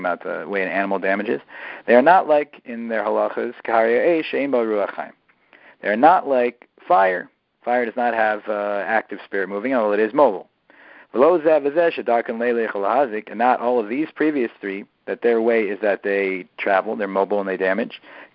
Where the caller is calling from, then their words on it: Israel; I'm calling from Eretz Yisrael. Sunday here is a regular day